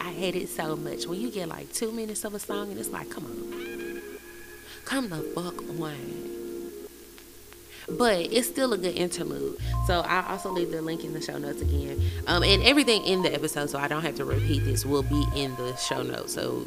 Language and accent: English; Texas, United States; I'm from Texas. Wild, wild west, all right?